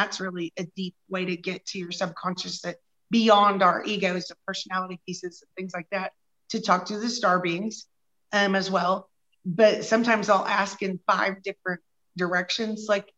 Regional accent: Midwest, United States; born there; I was born in the Midwest, and I grew up in a kind of a conservative space.

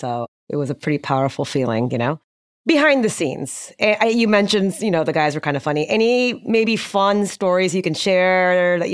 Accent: India; I'm from India, I go back to India quite a bit, you know, so, and I lived there for a couple of years as an expat.

